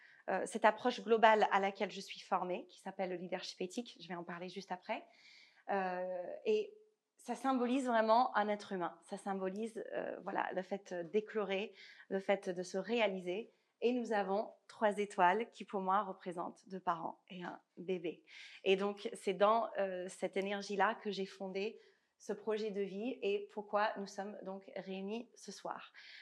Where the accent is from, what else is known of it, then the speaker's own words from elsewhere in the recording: Omaha, Nebraska, United States; French is a second language; J'ai grandi donc, dans le Omaha, Nebraska, qui, si vous fermez les yeux et vous pointez sur une carte des États-Unis